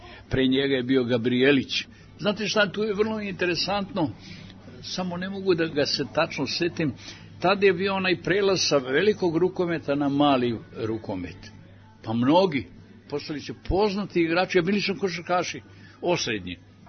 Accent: Kikinda, Vojvodina, Serbia; Ja sam odrastao u Kikindi.

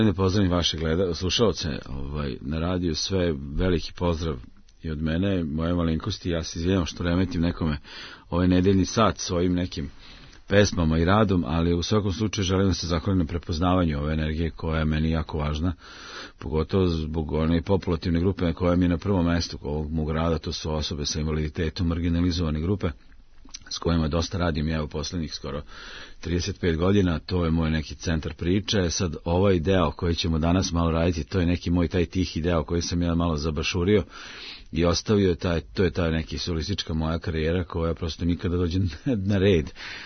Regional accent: Čurug, Vojvodina, Serbia; Ja sam iz Čuruga, moji su iz Novog Sada, Gospođinaca, znači taj neka okolina Novog Sada, znači stara Šajkaška, taj neki srpski deo Vojvodine, isključivo graničarski, koji smo, evo, tu smo poreklom već nekih 400 godina.

